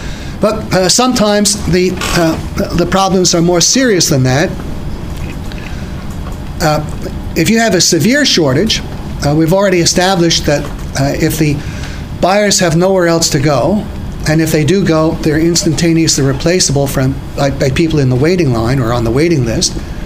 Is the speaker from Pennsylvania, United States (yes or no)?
no; New York, United States; in my experience, and I'm from New York